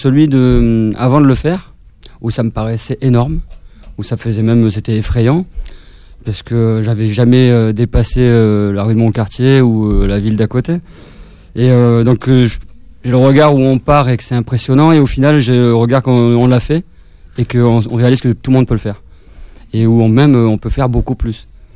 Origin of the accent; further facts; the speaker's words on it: Marseille, Provence-Alpes-Côte d'Azur, France; c'était symbolique pour moi en tant que Marseillais.